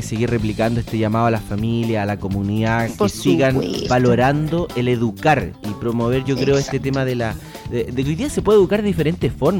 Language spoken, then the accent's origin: Spanish; Chile; Crecimos acá en Chile, un poco por lo con menos.